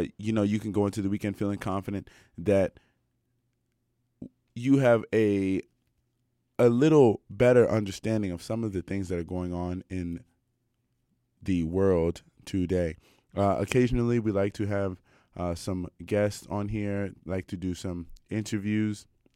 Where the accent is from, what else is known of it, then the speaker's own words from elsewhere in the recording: Silver Spring, Maryland, United States; On the first day of spring, my hometown, Silver Spring, Maryland, was dumped on about 5 inches of snow, along with almost the entire East Coast.